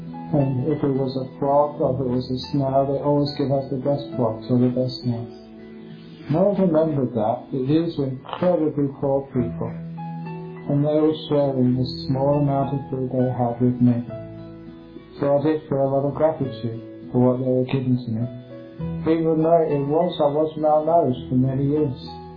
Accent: England, United Kingdom; I was just very fussy when I was growing up in England.

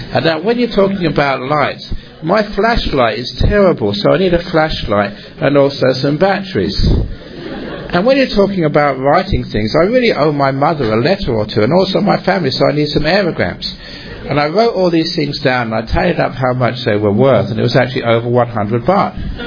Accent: England, United Kingdom; I was brought up in England. It was mostly a Christian country.

